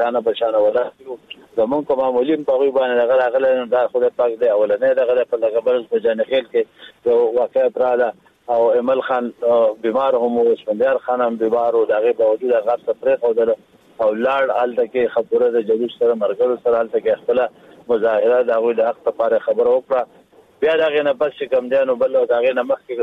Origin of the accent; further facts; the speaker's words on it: Afghanistan; زمونږ د پښتونولۍ یو رشتہ دا چې مونږ افغان یو